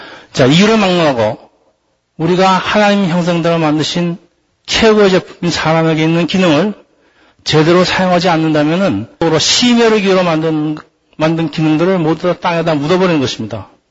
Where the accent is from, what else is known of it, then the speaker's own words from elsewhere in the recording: South Korea; now in United States; 우리는 한국 사람은 빵만으로 살 수가 없어요. 미국에서 아무리 오래 살아도 혹시 밥을 먹어야 됩니다.